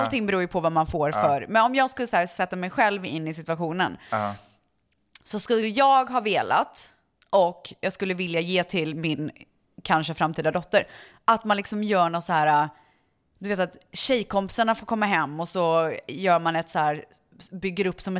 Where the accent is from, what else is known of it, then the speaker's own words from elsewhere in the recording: Viskafors, Västra Götaland County, Sweden; Ja, snöl. Ja. Man säger så i Viskafors.